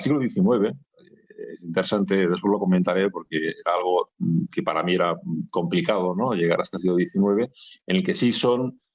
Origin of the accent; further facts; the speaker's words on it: Ibiza, Balearic Islands, Spain; now in La Rioja, Spain; Pues mira, soy ibicenco, llevo 21 años viviendo en La Rioja, pero soy ibicenco.